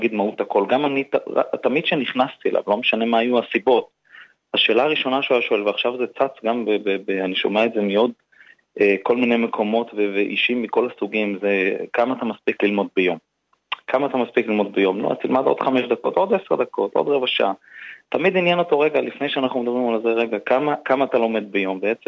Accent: Bnei Brak, Tel Aviv District, Israel; אני גדלתי ברחוב, ברחוב רבסי, בנברק, שם גדלתי, שם נולדתי.

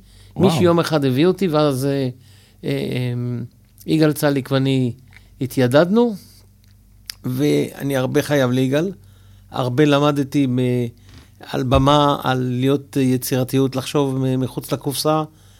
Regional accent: Givatayim, Tel Aviv District, Israel; אני נולדתי בגבעתיים.

